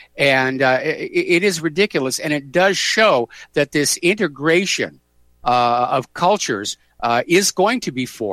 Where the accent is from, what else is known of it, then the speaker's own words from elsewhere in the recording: New Hampshire, United States; You know, I'm from New Hampshire myself.